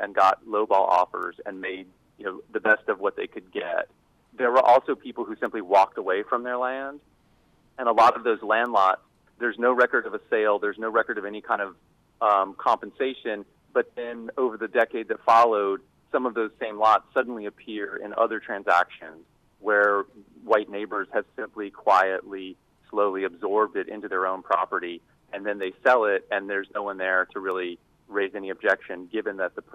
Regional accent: Forsyth County, United States; I had very much that same experience in that I'm from Forsyth County.

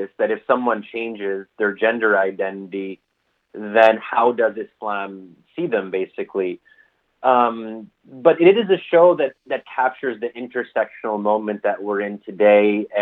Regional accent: United States; Again, which is cool to me as an American Muslim

